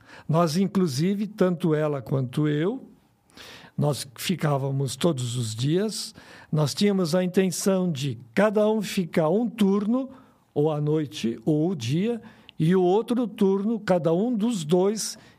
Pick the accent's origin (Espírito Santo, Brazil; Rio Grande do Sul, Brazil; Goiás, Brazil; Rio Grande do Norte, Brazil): Rio Grande do Sul, Brazil; Porto Alegre; also born or lived in Brasília; now in São Paulo, Brazil; Eu saí de Porto Alegre em 83. Nós, toda a nossa família, saiu de Porto Alegre em 83. Nós passamos 2 ou 3 anos em Brasília. Em 87, a gente veio a São Paulo.